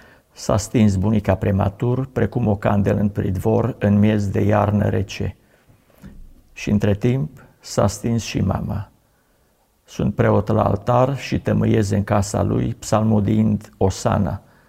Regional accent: Derska, Botoșani County, Romania; satul meu se numește Derska, e pe graniță cu Ucraina.

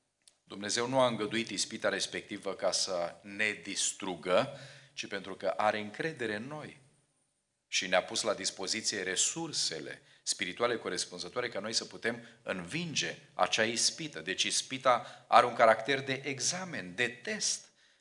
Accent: Romania; born or raised there; moved away

